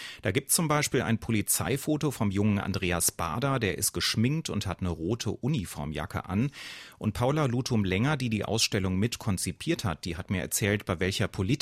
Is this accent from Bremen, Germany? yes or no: no; Cologne, North Rhine-Westphalia, Germany; Ich bin in Köln zur Schule gegangen